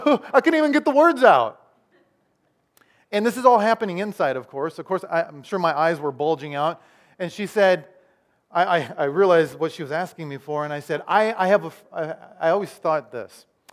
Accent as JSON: {"language": "English", "town": "Clinton", "region": "Iowa", "country": "United States", "said": "Remember, I'm from Iowa, Clinton, Iowa. I'm in Honolulu"}